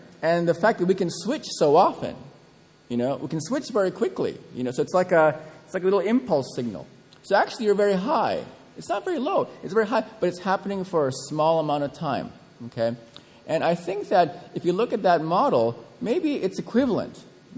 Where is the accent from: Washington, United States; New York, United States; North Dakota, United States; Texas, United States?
Washington, United States; Seattle; Everyone asks me, you know, "So, where are you from?" And I say, "Seattle."